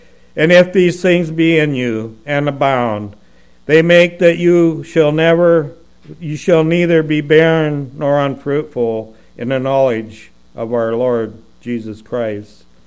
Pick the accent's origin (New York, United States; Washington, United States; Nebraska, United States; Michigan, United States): Washington, United States; Pasco; I'm here during the winter time off and on, pretty much all winter. But I'm from Tri-Cities, Washington, Pasco, Washington